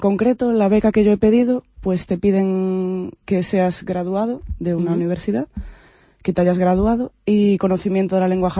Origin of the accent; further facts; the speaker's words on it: Galicia, Spain; yo vengo de Galicia, de España